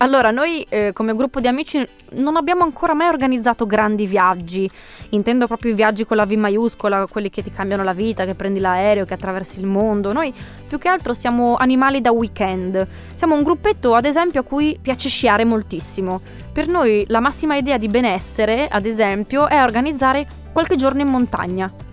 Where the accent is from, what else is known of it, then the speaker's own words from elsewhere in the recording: Friuli-Venezia Giulia, Italy; io ho un gruppo di amici che conosco da sempre, con cui sono cresciuta, diventata grande in Friuli